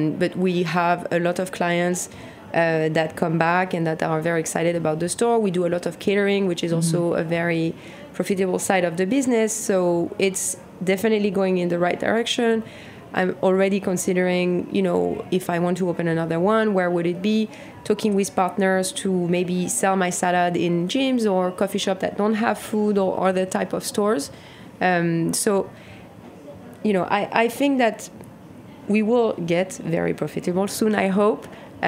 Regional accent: France; English is a second language; growing up in France

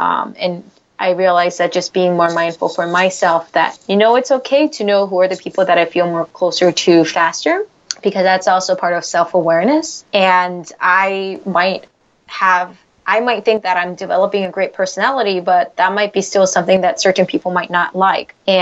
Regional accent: United States; I'm Korean American.

